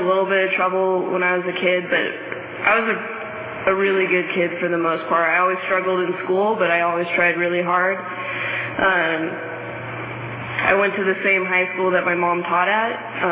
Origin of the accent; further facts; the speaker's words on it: Fresno, California, United States; I was born and raised in Fresno.